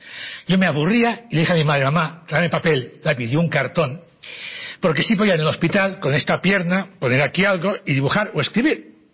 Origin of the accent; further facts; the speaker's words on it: Barcelona, Catalonia, Spain; born there; first language Catalan; Spanish is a second language; Nací en Barcelona en el año 47, tengo 71 años de edad, y yo nací en Barcelona en una posguerra. Mi idioma es catalán, no podía hablarlo